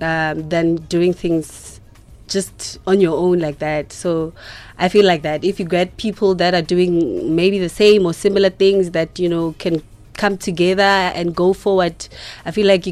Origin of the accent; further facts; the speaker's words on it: Soshanguve, Gauteng, South Africa; I'm very bad with Nguni, my Nguni language, you know. I'm from Soshanguve.